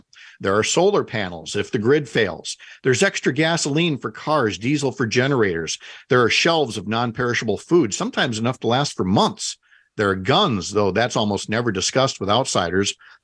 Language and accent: English; St. Paul, Minnesota, United States; Because I was born and raised in St. Paul, the city that sits in between Hudson and Minneapolis.